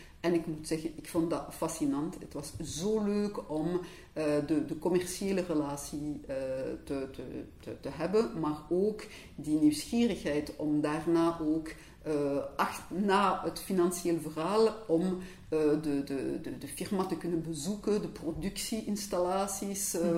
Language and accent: Dutch; Brussels-Capital Region, Belgium; first language fr; Dutch is a second language; Ik ben afkomstig van het Brusselse, dus ik ben Franstalig, zoals je beluisterd zullen horen.